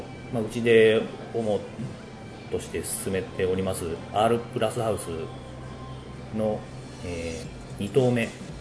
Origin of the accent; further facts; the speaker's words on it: Kumihama, Kyoto, Japan; now in Wadayama, Japan; 出身は久美浜なんですけど